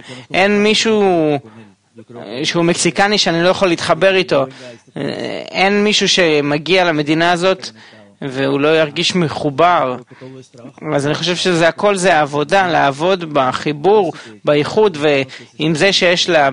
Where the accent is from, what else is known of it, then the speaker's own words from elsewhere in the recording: Venezuela; now in Israel; אני לא מפה, אני מוונצואלה.